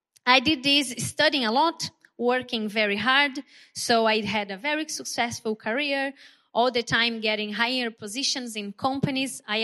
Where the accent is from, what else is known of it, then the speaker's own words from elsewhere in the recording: Brazil; English is a second language; as he already introduced myself. I am from Brazil